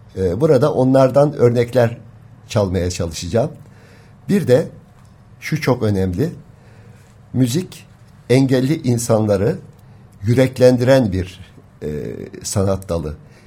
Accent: Tire, İzmir, Turkey; born there; Efendim, ben Tire doğumluyum. 1936 tarihinde orada doğmuşum.

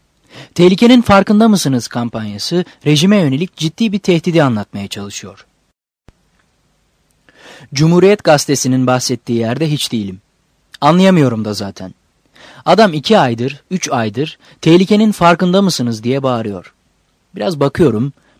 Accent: Ankara, Turkey; Ben Ankaralıyım.

